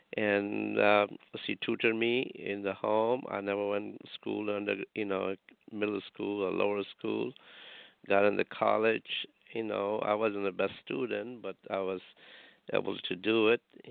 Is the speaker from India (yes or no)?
yes; India; I'm a heart surgeon, sister, and I grew up in India.